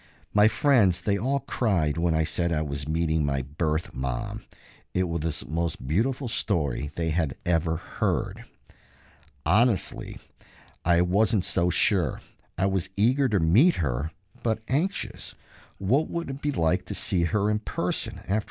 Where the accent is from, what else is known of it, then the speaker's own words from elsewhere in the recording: Illinois, United States; born there; I knew I was born in Cook County, so I sent an information request to the state of Illinois.